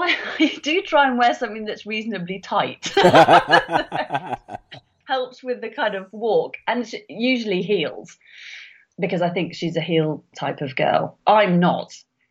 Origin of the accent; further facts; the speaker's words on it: Birmingham, West Midlands, United Kingdom; I grew up in Birmingham, mm-hmm. and which is where the Archers is recorded.